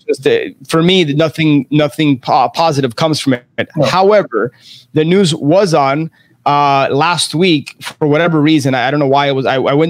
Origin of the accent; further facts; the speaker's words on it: Miami, Florida, United States; Yeah, I'm from Miami.